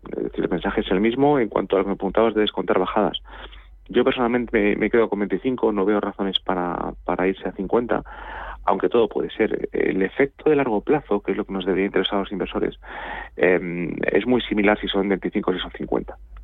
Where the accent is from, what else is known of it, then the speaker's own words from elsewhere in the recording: Spain; Y esto siempre es bueno para nosotros como españoles.